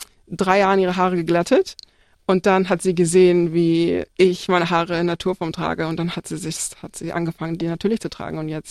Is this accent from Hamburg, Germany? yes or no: yes; Hamburg, Germany; als ich aufgewachsen bin in Hamburg